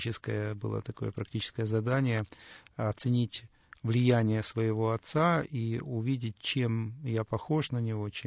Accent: Kyiv, Ukraine; Ну, как вы уже сказали, я из Киева

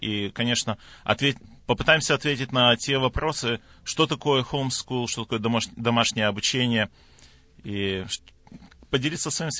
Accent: Almaty, Kazakhstan; moved away as an adult; now in Sacramento, United States; Я родился в 1977 году. Родился в Алма-Ате, в Казахстане. И прожил в Казахстане до 1996 года. В 1996 году мы переехали в Америку, в штат Калифорния, в Сакраменто. Я родился в неверующей семье

